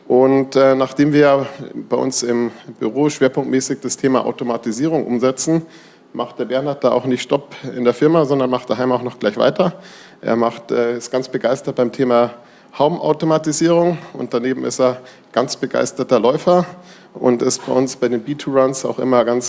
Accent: Munich, Bavaria, Germany; Ja, zunächst einmal, wo kommen wir her? Wir sind beide aus München.

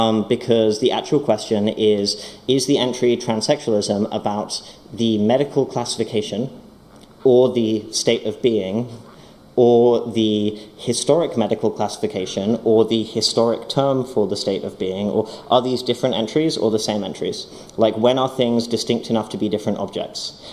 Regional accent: United Kingdom; I'm British

